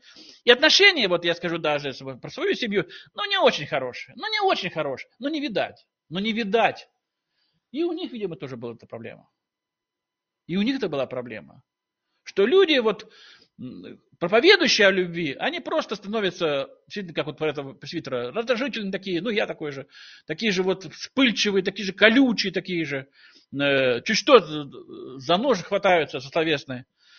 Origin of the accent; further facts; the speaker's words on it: Siberia, Russia; Ну и мы так тоже сибиряки. Мы очень терпеливы, правда?